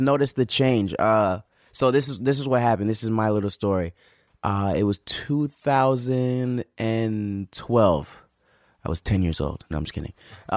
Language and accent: English; Toronto, Ontario, Canada; Yeah, I'm from Toronto.